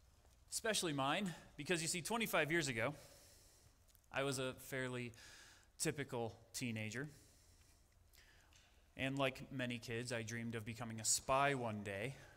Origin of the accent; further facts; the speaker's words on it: Illinois, United States; moved away as an adult; now in Arizona, United States; After I left high school, after I came to Arizona from Illinois, and I started finding out, so many people have never heard this story before.